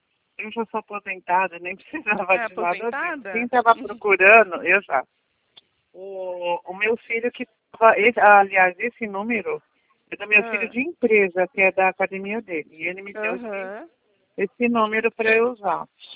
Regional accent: São Paulo, Brazil; Eu sou de São Paulo.

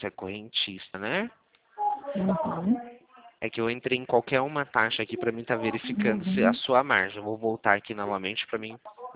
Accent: Limeira, São Paulo, Brazil; como eu sou daqui de Limeira

